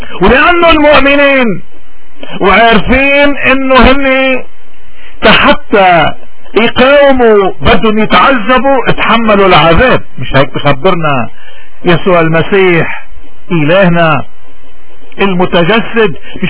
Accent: Lebanon; نحن كلبنانيين شو مطلوب منا اليوم باول يوم من هالسنة الجديدة؟

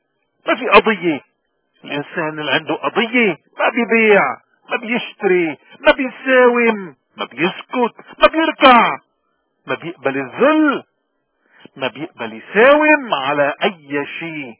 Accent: Lebanon; نحن اليوم كلبنانيين عموما وكموارني خصوصا عم نواجه حالة محل

